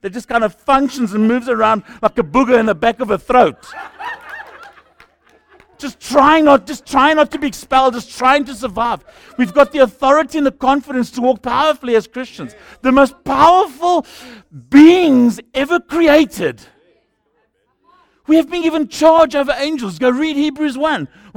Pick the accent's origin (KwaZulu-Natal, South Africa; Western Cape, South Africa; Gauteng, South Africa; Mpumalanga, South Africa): Mpumalanga, South Africa; Secunda; Now, if I'm from Secunda and I say this is a small town, you know, one horse down, sold a horse years ago.